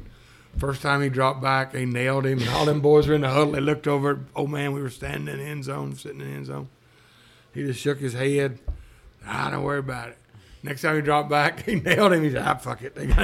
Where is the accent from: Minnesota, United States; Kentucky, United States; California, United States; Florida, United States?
Kentucky, United States; Bardstown; Well, you know, I was born and raised there in Bardstown.